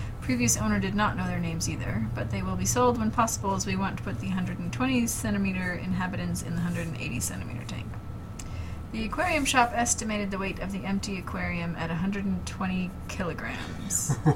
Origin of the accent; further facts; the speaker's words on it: Sonora, California, United States; I grew up in Sonora, which is just up the hill from Jamestown